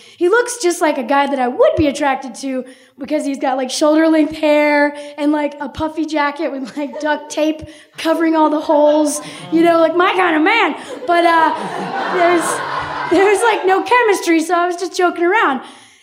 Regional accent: Tennessee, United States; and he's from West Virginia, and I'm from Tennessee, and most people at this party aren't

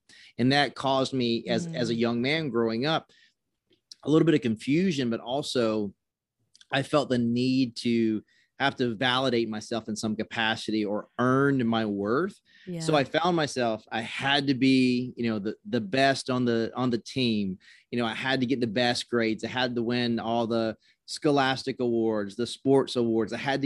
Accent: South Carolina, United States; So I grew up in South Carolina. So I grew up in my grandmother's home with my mom.

